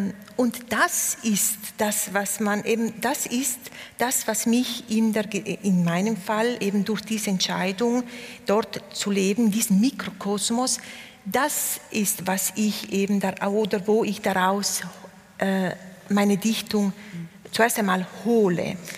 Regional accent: Trentino-Alto Adige, Italy; first language Ladin; German is a second language; als ladinische Person bin ich eben in Südtirol aufgewachsen, in Italien, also dreisprachig. Und es war aber auch so, dass während wir in der Familie eben Ladinisch gesprochen haben und immer noch

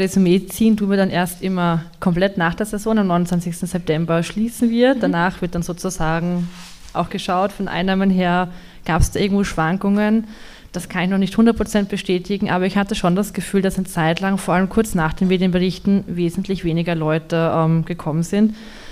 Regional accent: Vienna, Austria; ich bin in Favoriten aufgewachsen, also ich kann mir das eigentlich gar nicht vorstellen.

